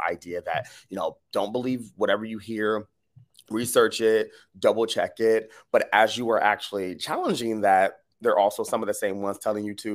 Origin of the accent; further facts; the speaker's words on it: Dayton, Ohio, United States; also born or lived in Youngstown; So I always say my hometown is actually Dayton, Ohio, but my birthplace is Youngstown.